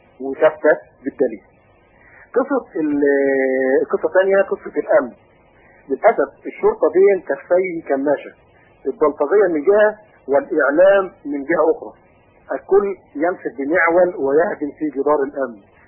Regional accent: Egypt; عندنا في مصر

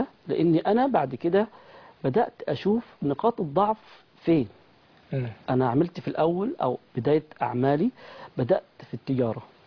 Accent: Upper Egypt, Egypt; من الاموال والارباح عندنا في الصعيد

